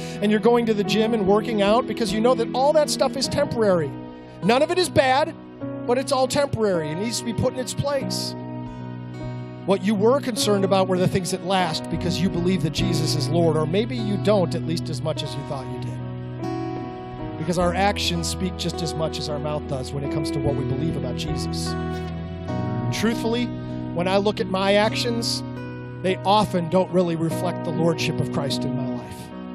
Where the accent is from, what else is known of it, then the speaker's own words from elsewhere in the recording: Texas, United States; I mean, I grew up in North Texas.